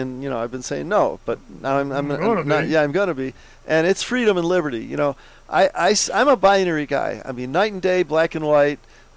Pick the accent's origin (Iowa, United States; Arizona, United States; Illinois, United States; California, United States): Illinois, United States; Chicago; I grew up in Chicago, Ernie.